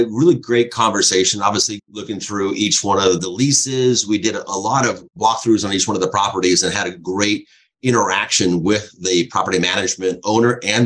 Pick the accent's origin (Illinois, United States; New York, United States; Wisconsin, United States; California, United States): California, United States; I'm from Southern California.